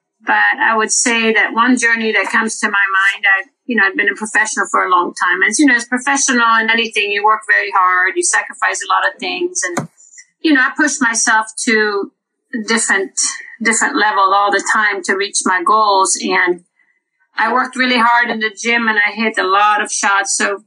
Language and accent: English; Orlando, Florida, United States; the tournament was in my hometown, Orlando, and I really didn't want to miss it.